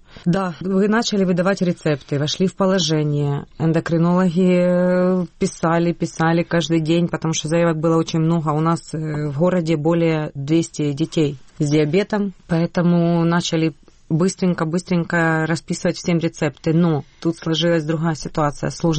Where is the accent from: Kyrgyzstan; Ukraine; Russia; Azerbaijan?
Ukraine; Kryvyi Rih, Dnipropetrovsk Oblast; moved away as an adult; Я из Кривого Рога. Вынуждена была бежать с детьми после того, когда произошли взрывы у нас в городе.